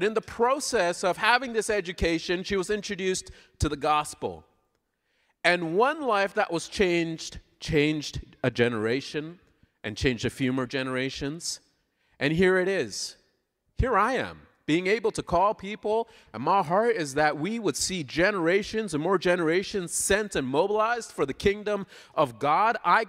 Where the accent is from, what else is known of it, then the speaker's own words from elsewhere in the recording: Sri Lanka; Now, you might be asking … what is your background? I'm Sri Lankan. I'm not Indian, just in case you wanted to know.